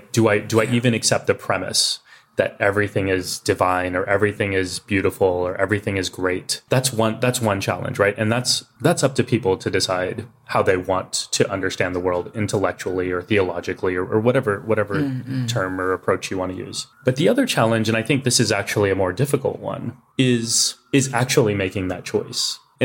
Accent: Texas, United States; growing up in Texas as kids wearing turbans, my parents would say, "You're probably the only six that anyone will ever meet.

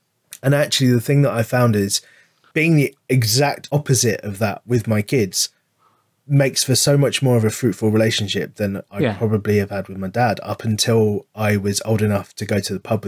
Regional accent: London, United Kingdom; I grew up in London, you know, but there's an age difference as well. Sorry to bring it up, but I am 60

